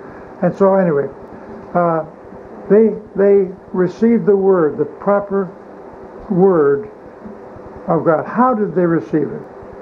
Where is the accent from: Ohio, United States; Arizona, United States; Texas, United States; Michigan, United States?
Ohio, United States; Berea; I was from Berea, Ohio.